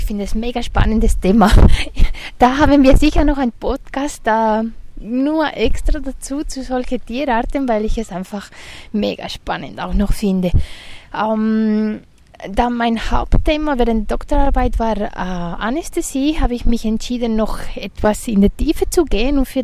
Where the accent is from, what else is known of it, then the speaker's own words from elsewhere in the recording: Spain; German is a second language; now in Zurich, Switzerland; ich komme ursprünglich aus Spanien und ich bin seit 10 Jahren in die Schweiz, allerdings in Zürich, Zürich-Bereich.